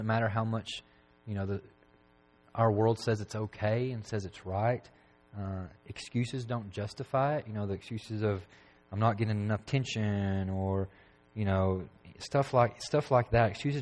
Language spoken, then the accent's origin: English; McMinnville, United States; When I was growing up in McMinnville, there was a mall in McMinnville